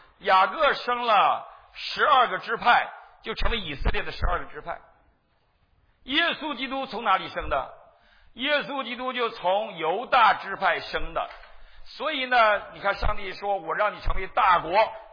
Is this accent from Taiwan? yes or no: no; China; now in United States; 我们是从中国来到美国的。